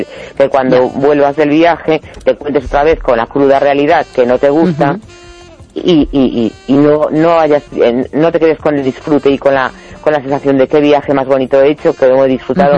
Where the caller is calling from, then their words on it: A Coruña, Galicia, Spain; de La Coruña.